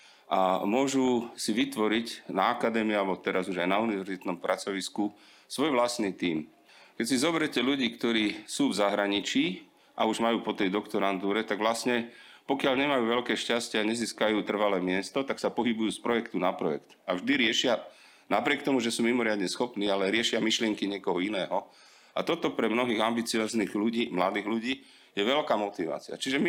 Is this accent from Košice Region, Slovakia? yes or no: no; Bratislava, Bratislava Region, Slovakia; Ja som sa narodil v Bratislave, celý život bývam v Bratislave, býval som v každej bratislavskej štvrti